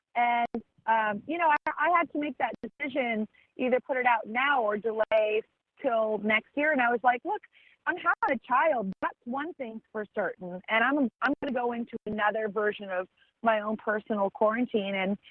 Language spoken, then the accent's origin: English; Santa Barbara, California, United States; my dad, you know, goes up to the mountains in my hometown of Santa Barbara and just prays for an hour every morning.